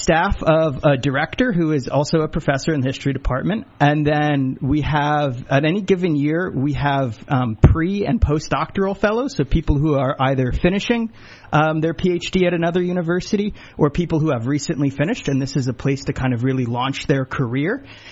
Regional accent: Bethlehem, Pennsylvania, United States; now in State College, United States; I am a Pennsylvania boy through and through. I was born and raised in Bethlehem.

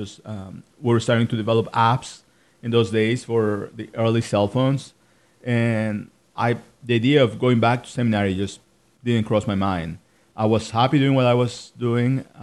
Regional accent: Quintana Roo, Mexico; now in United States; I'm native from Mexico, Southeast Mexico.

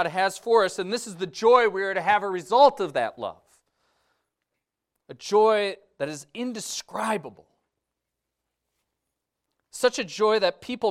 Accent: Wisconsin, United States; Okay, and since we're from Wisconsin, this is my cheesy analogy.

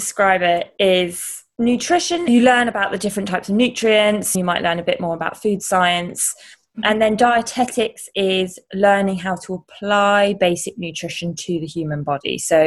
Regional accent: England, United Kingdom; accent: British; also born or lived in Canada; I'm actually Canadian. So I was born in Canada and I moved to England with my family when I was about 2 years old, hence why I've got a strong British accent. I'm actually also full-blood Italian.

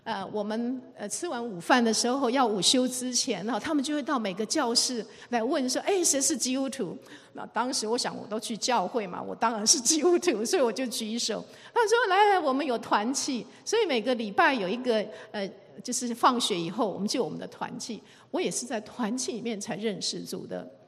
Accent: China; now in United States; 我刚开始1990年来的时候，每次人家问我，那我就说哦 I'm Chinese， 然后有人说哦 Chinese， 然后后来隔几年说，从有些人开始有点知道 China， 就说哦那你从 China 什么地方来，我说哦台湾。

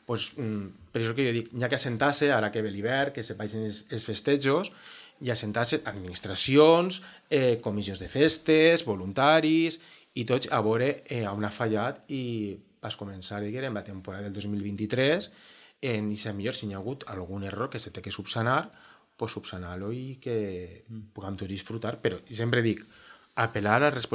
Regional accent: Nules, Valencian Community, Spain; Jo m'he criat, soc de Nules, i jo no entenc les festes si no hi ha bou

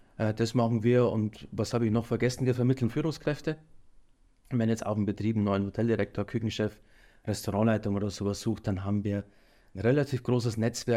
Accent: Weiden, Bavaria, Germany; now in Weiden, Germany; dann ist die Entscheidung letztendlich auf meine Heimat gefallen, auf Weiden, weil meine Frau kannte Weiden sowieso durch mehrere Besuche und ich habe immer eine sehr, sehr enge Verbindung zur Heimat und zur Oberpfalz.

